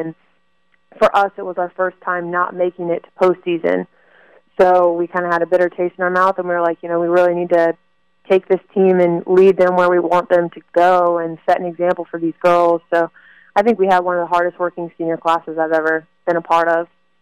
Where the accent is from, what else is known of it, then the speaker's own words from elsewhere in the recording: Florida, United States; it was nice to have a team in Florida because I'm from Florida. My family's from Florida.